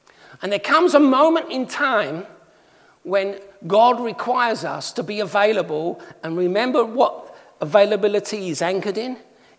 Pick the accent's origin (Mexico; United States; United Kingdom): United Kingdom; England; as a pommy, as an Englishman raised